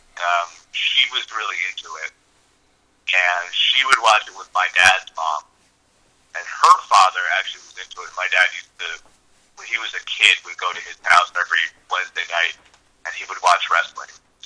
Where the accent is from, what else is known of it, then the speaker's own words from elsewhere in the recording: Ireland; I'm Irish, Bob. So yeah. I got my drinking very well.